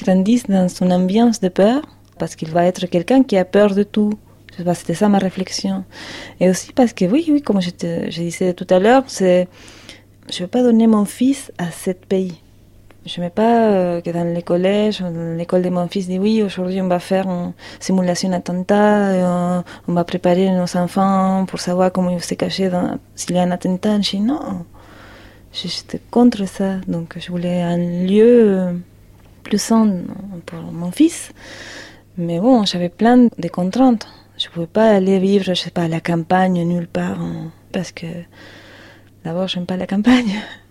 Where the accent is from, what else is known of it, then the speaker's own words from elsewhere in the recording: Argentina; now in Paris, France; moi j'ai une apparence d'européenne, mais je viens de l'Argentine.